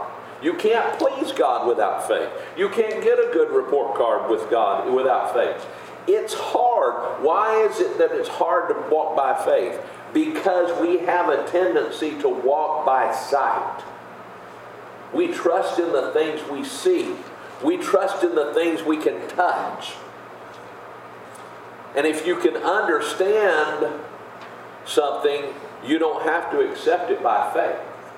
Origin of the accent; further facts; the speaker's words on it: United States; now in Missouri; And it took a lot of faith for Sharon and I to move to Missouri. We're from Polk County.